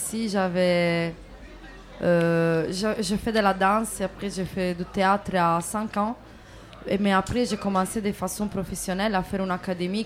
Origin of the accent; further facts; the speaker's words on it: Sardinia, Italy; French is a second language; Italienne. Je viens de la Sardaigne.